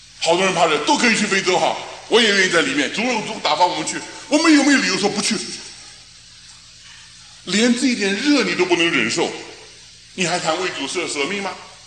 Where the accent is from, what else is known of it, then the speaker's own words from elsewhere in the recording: China; 正像中间我们中国人讲什么，好男不当兵